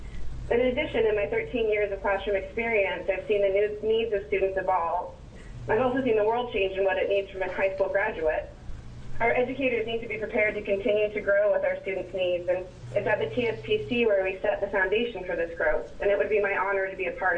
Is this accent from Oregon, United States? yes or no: yes; Portland, Oregon, United States; I'm from Northeast Portland, and it is my hope to join the TSCC Commission.